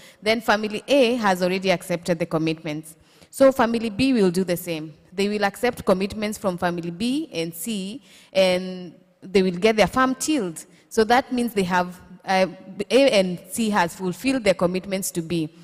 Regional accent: Kilifi, Kilifi County, Kenya; So I'm going to give you a good example of where I come from. I come from Kilifi

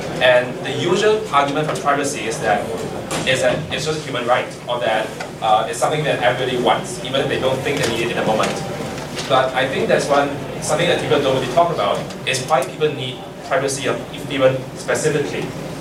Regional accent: Singapore; I'm from Singapore.

